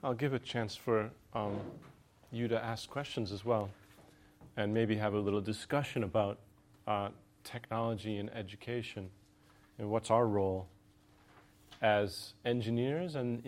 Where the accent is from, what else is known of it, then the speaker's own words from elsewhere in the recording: United States; moved away as an adult; now in Sotkamo, Finland; I am American who's been in Finland for 21 years. So basically my entire adult life has been in Finland. And I have a family in Sotkamo Vuokatti.